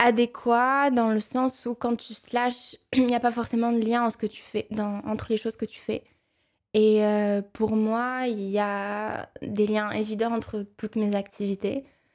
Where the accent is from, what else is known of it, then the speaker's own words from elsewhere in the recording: Morocco; now in Paris, France; Je suis marocaine